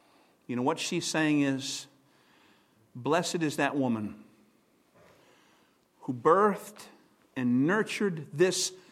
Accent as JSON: {"language": "English", "town": "Chicago", "region": "Illinois", "country": "United States", "tie": "born there", "said": "I love the Green Bay Packers, but I was born in Chicago, Illinois."}